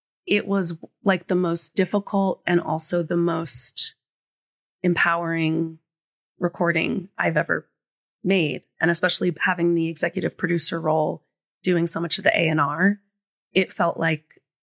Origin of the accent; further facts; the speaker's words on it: New Jersey, United States; I'm from New Jersey. I love corn on the cob.